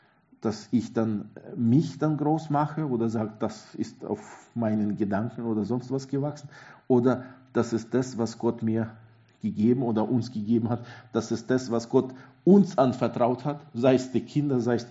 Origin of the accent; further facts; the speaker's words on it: Switzerland; Als Schweizer, wo schon in der Fahne ein Kreuz drin ist.